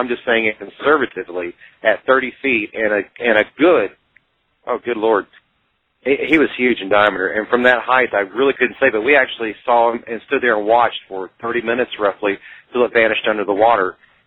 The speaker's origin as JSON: {"language": "English", "town": "Canyon Lake", "region": "Texas", "country": "United States", "tie": "born or raised there", "said": "I was at Canyon Lake in Texas area, which is my hometown, my home state area."}